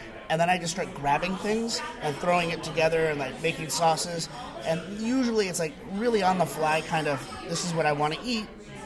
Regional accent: Hartford, Connecticut, United States; now in Boston, United States; Well, I grew up in Hartford, Connecticut, and I was coming up to Boston a lot for like punk rock and hardcore shows

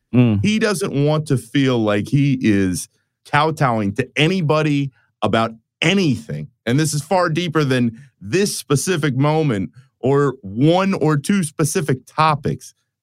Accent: Orlando, Florida, United States; I was telling him how I grew up in Orlando.

